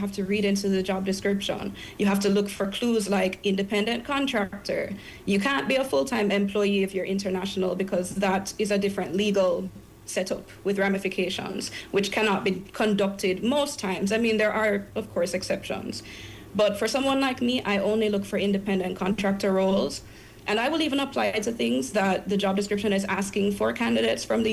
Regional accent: Jamaica; Because I'm from Jamaica

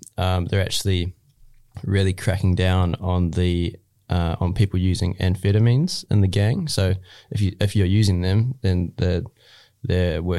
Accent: New Zealand; and I was like, "Oh, I'm from New Zealand."

